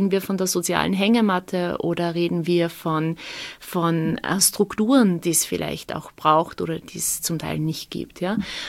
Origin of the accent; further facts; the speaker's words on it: Upper Austria, Austria; Ich bin in Oberösterreich auf einem Bauernhof aufgewachsen, bin in einem sehr konservativen Umfeld groß geworden